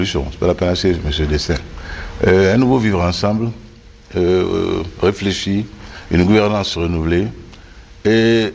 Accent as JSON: {"language": "French", "country": "Mali", "said": "nos frères, les groupes armés, je l'appelle nos frères, nous sommes des Maliens."}